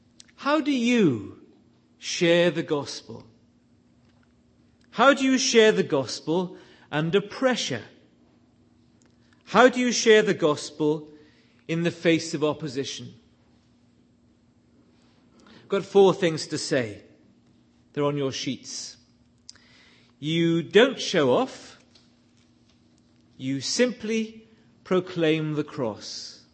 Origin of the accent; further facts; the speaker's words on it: Wales, United Kingdom; As you know by now, I come from Wales, and we Welsh rather admire eloquence.